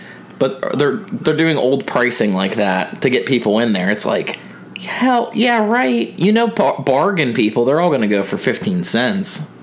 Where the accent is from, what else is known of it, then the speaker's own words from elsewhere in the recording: Belle Vernon, Pennsylvania, United States; I grew up in Belle Vernon, and there was a movie theater that they had torn down and made into Walmart.